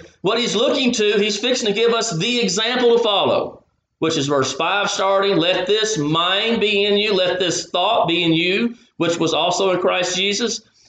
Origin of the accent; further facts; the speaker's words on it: the South, United States; We're all different backgrounds. We're from the South. We love fried food, like red meat.